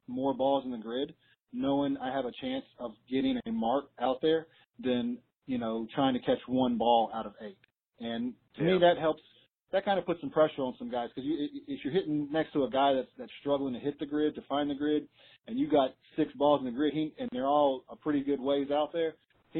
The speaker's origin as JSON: {"language": "English", "town": "Jacksonville", "region": "Florida", "country": "United States", "said": "I mean, I'm from Jacksonville, Florida. I live 15 minutes from Sawgrass, from TPC Sawgrass."}